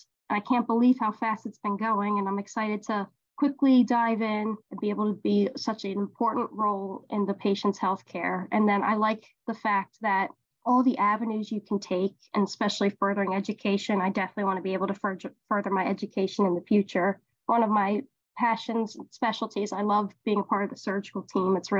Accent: Maryland, United States; Growing up in Maryland, it's one of the major leaders of medicine.

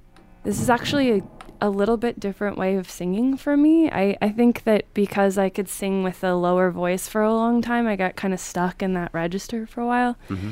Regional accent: Indiana, United States; I grew up in Indiana, actually.

